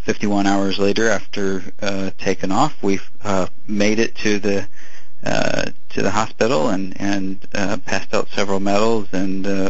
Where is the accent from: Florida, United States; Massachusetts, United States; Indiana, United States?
Indiana, United States; Indianapolis; so I was in Chicago, and I grew up in Indianapolis, and I had always had kind of a thought in the back of my head what it would be like to run from Chicago to Indianapolis